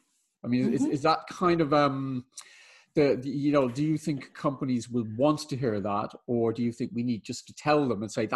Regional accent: Ireland; Being Irish, I talk forever.

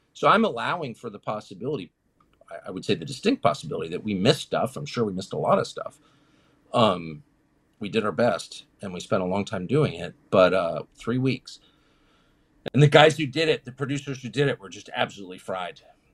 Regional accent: Washington, United States; And of course, I'm from Washington, so I had been interested in it.

